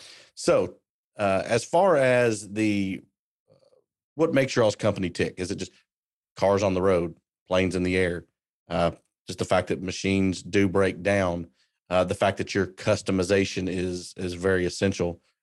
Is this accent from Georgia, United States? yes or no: no; Kentucky, United States; I'm originally from Central Kentucky, so this is in my backyard.